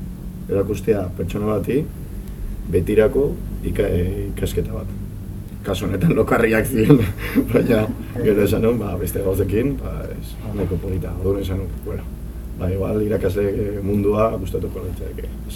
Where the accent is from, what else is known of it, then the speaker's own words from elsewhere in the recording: San Sebastián, Basque Country, Spain; Ni Donostiarra naiz, betidanik bizi naizan